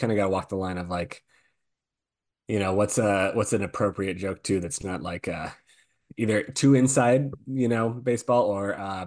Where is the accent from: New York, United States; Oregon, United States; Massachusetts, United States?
Oregon, United States; So I'm from Oregon originally.